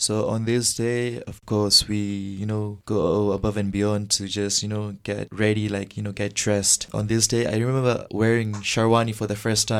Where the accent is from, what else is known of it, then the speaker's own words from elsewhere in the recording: Fiji; growing up in Fiji as a Hindu